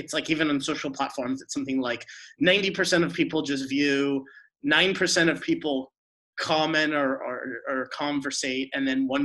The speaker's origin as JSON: {"language": "English", "region": "Florida", "country": "United States", "also_born_or_lived": "Los Angeles", "said": "I'm originally from Florida, but like spent the last 5 years before becoming a digital nomad, I spent like 5 years in Los Angeles."}